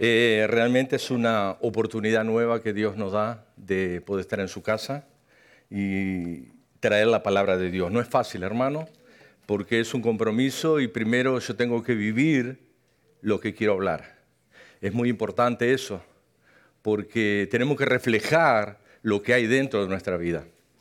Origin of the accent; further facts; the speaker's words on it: Uruguay; yo pude manejar en mi país, Uruguay